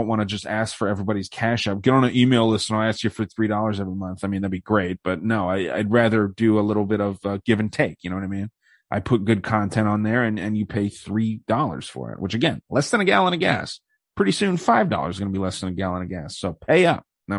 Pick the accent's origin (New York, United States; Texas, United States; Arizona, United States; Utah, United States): Arizona, United States; Gabby Gifford, shot in my hometown here. Her husband is now my senator, one of my senators. Kyrsten Sinema, the hot lesbian yoga lady, is the other one.